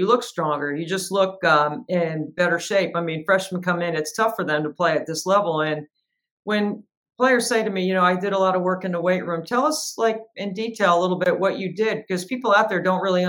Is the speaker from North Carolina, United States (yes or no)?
yes; North Carolina, United States; I mean, I grew up in the Triangle area. I know how big basketball is in that area, men and women.